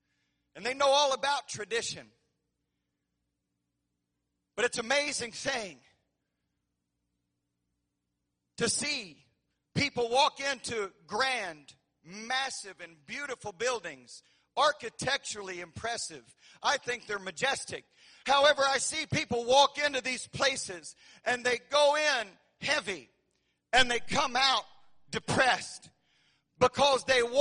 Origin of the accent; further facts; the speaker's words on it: Texas, United States; all the papers were written in French, and I'm a Texan.